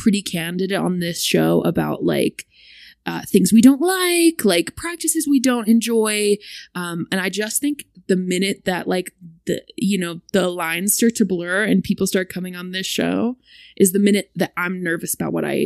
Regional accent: Utah, United States; I'm from Utah.

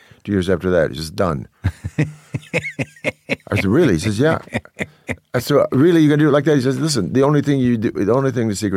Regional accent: San Antonio, Texas, United States; I grew up in San Antonio, your favorite town.

